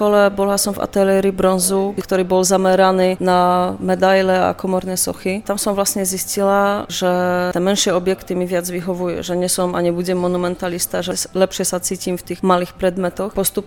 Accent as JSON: {"language": "Slovak", "region": "Silesian Voivodeship", "country": "Poland", "also_born_or_lived": "Plzeň, Czechia", "moved": "as an adult", "lives_now": "Slovakia", "said": "Tak ja pochádzam z Polska, zo Slieska."}